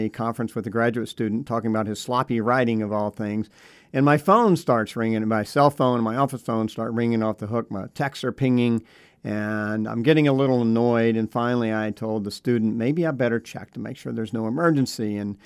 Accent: United States; the days that I lived on the Gulf and I grew up on the Gulf.

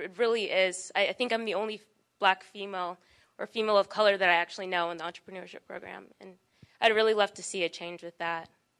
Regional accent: West Bloomfield, Michigan, United States; I grew up in West Bloomfield, Michigan, which at the time I didn't know was racist

